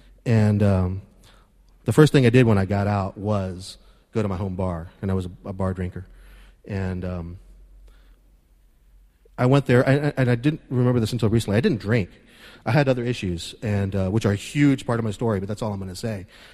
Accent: Texas, United States; now in New York, United States; I'm from Texas, and I got a sponsor. I have a home group here in Manhattan

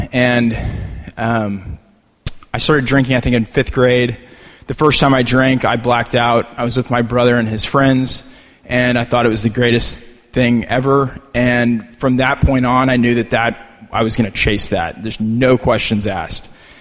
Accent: Texas, United States; I grew up in Texas.

